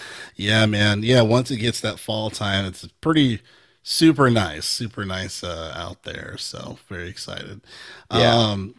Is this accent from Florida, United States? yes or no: no; Redlands, California, United States; taking it back to the roots of growing up in one of my hometown, Redlands, California